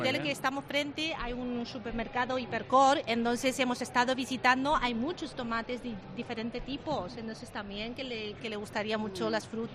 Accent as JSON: {"language": "Spanish", "region": "Buenos Aires", "country": "Argentina", "tie": "born or raised there", "lives_now": "Shanghai, China", "said": "Yo me crié en Buenos Aires cuando era muy pequeña."}